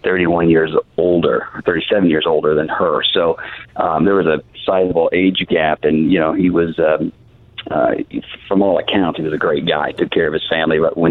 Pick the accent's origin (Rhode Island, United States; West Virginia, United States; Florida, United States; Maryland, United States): Florida, United States; Hollywood; Yeah, I was born and raised in Hollywood, Florida.